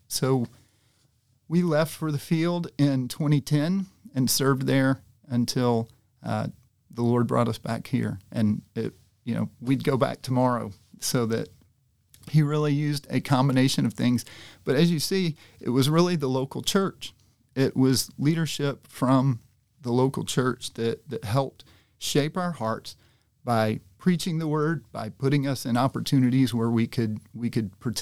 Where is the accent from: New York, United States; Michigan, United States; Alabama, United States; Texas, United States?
Alabama, United States; Birmingham; We grew up in Birmingham, grew up on the east side of town, the Irondale area, and the church we were involved in there, McWayne Baptist